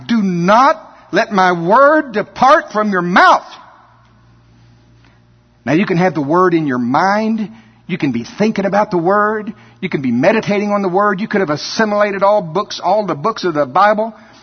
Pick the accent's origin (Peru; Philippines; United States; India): United States; Shawnee; I am from Shawnee. We have corn bins anyway.